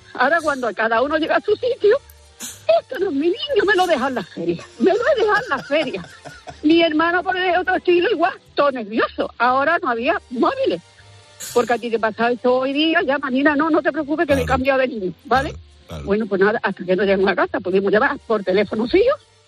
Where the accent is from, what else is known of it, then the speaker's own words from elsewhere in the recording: Seville, Andalusia, Spain; Nosotros somos de Sevilla.